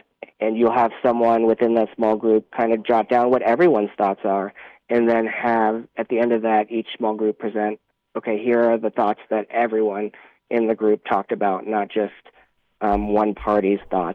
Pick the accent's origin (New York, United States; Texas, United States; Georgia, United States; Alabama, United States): Georgia, United States; now in Wyoming, United States; so I'm not from Wyoming. I know that might be surprising to some people, but born and raised in Georgia.